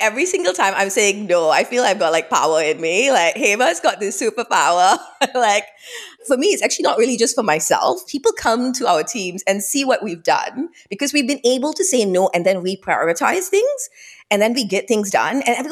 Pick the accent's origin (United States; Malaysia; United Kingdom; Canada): Malaysia; I come from Malaysia. I'm of Sri Lankan Tamil heritage